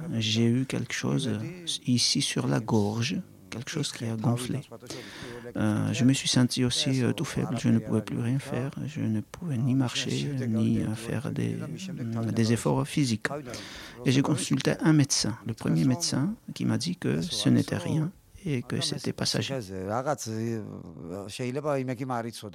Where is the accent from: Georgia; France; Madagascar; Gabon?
Georgia; French is a second language; je viens de Géorgie.